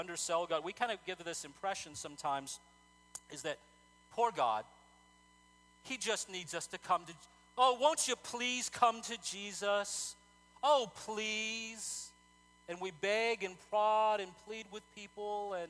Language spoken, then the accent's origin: English; Texas, United States; You know, I remember growing up in Texas, and my brother-in-law was from Boston.